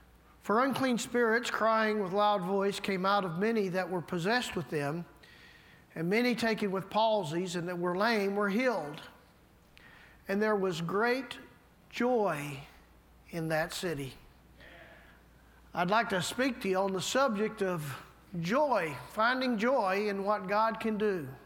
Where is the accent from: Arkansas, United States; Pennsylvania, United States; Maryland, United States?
Arkansas, United States; Little Rock; I'm from Little Rock, Arkansas, originally. I lived just outside of town. And I didn't live in a neighborhood. I lived on a couple acres of land